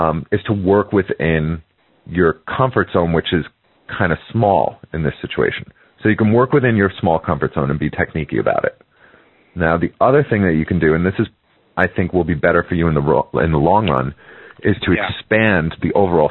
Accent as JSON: {"language": "English", "region": "New York", "country": "United States", "said": "I'm from New York, and I used to approach girls in the subway"}